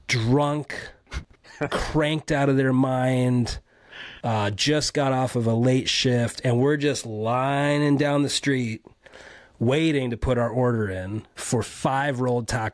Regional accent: Phoenix, Arizona, United States; But growing up in Phoenix, so this is like high school years of the mid to late 90s

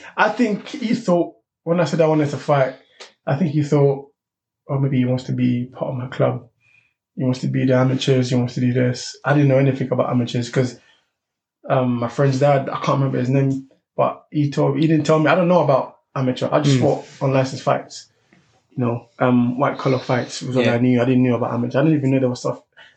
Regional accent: Woolwich, London, United Kingdom; now in Kent, United Kingdom; I'm from Woolwich, by the way, originally. Yeah. Nigerian, grew up in Woolwich, South East London, Greenwich area. And I only moved down to Kent this year. So I'm originally from Woolwich

